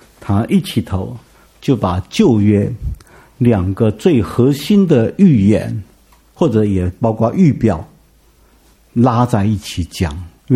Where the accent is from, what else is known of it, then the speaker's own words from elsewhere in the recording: Taiwan; 所以我们台湾人称那个晨星叫做开明启明星